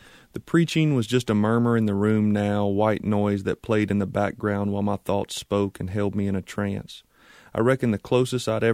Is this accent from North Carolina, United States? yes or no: yes; Charlotte, North Carolina, United States; Oh, I grew up in Charlotte, but I moved to the mountains as soon as I could.